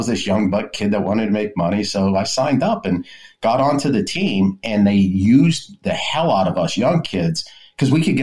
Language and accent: English; McKeesport, Pennsylvania, United States; I mean, it never, like where I grew up in McKeesport was pretty bad. I mean, it was always one of the worst towns in Pennsylvania.